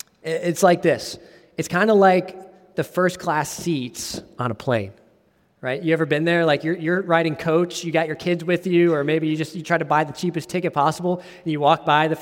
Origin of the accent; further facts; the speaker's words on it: Texas, United States; born there; I like Texas. I was born in Texas.